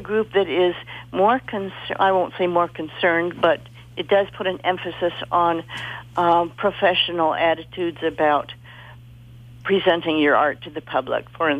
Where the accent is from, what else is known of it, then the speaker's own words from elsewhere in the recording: Hawaii, United States; I grew up in Hawaii, so I have some things that have a Hawaiian influence, if you will.